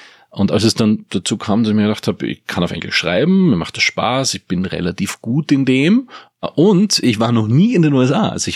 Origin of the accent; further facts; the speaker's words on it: Eckersdorf, Styria, Austria; Ich bin aufgewachsen in Eckersdorf bei Graz und hatte eine glückliche Kindheit. Das ist sehr ländlich geprägte Gemeinde.